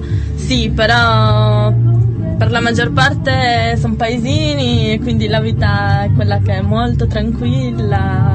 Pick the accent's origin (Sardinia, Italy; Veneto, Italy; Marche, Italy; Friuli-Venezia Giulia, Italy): Sardinia, Italy; Marrubiu; Marrubiu, che è un paesino di 5.000 abitanti in provincia di Oristano.